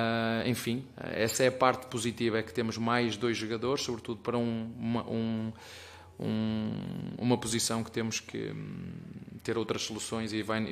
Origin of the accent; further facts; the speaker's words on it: Penafiel, Porto, Portugal; Lá na minha terra, em Penafiel, vocês gostam de Penafiel?